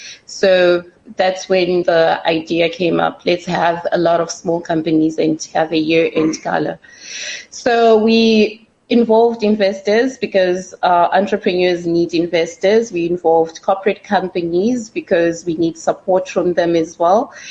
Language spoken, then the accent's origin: English; Zimbabwe; now in South Africa; Okay, so I am originally Zimbabwean and I moved to South Africa in 2009.